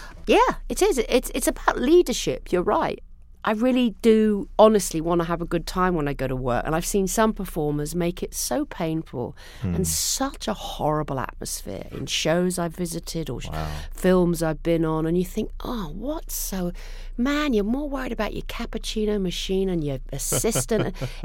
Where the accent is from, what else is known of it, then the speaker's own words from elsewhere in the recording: England, United Kingdom; now in United States; because I became an American. I lived in America so long. I'm English person.